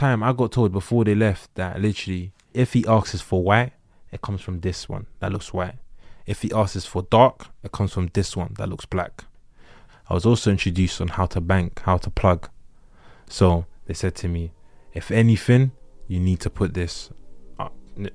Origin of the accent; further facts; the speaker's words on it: Nigeria; I'm from Nigeria.